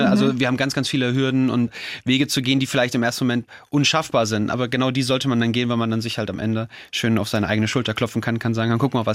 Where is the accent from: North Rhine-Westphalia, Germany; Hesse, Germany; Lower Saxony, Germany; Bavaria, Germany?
Hesse, Germany; Offenbach am Main; Ich bin 34 Jahre mittlerweile. Ich bin gelernter Erzieher. Ich komme aus Offenbach am Main